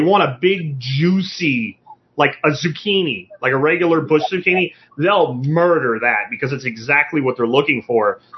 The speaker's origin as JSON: {"language": "English", "region": "Pennsylvania", "country": "United States", "tie": "born or raised there", "said": "Like where I grew up in Pennsylvania, literally people dumped zucchini."}